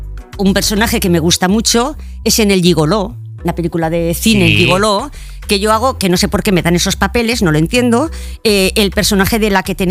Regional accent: Pamplona, Navarre, Spain; now in Madrid, Spain; Yo soy de Pamplona y adoptiva de Madrid, ¿vale?

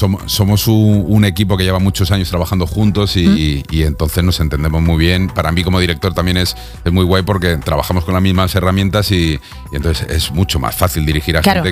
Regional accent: Alicante, Valencian Community, Spain; moved away as an adult; also born or lived in La Llosa de Camacho; now in Madrid, Spain; yo soy de Alicante, pero me he criado entre Alicante y un pueblo muy pequeñito, que era el pueblo de la familia de mi madre, que se llama La Llosa de Camacho, que tiene 200 habitantes.

